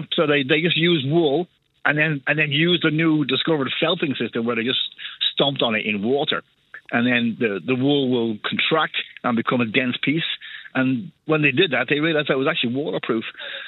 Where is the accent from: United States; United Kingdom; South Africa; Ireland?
Ireland; And being Irish helped a lot, because I would just tell them, if the fact that an Irishman is talking to you right now, it doesn't bother you, there's something wrong.